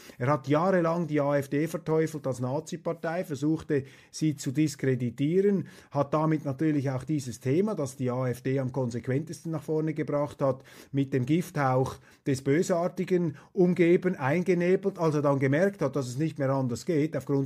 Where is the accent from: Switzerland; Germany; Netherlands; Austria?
Switzerland; Und als Schweizer, das muss ich auch immer wieder hinausstreichen, schaue ich ja von außen auf Deutschland.